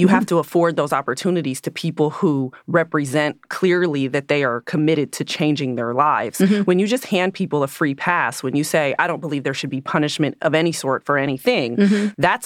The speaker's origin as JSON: {"language": "English", "region": "California", "country": "United States", "tie": "born or raised there", "said": "I grew up"}